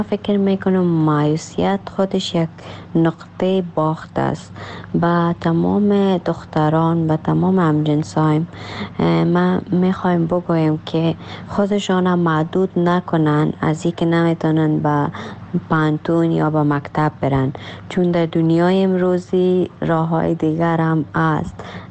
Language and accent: Persian; Afghanistan; born there; درست است در کشوری که ما تولد شدیم افغانستان است،